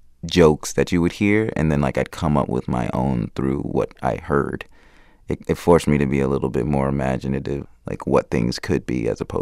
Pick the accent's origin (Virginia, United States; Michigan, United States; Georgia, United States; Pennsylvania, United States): Georgia, United States; Stone Mountain; I grew up in a suburb called Stone Mountain.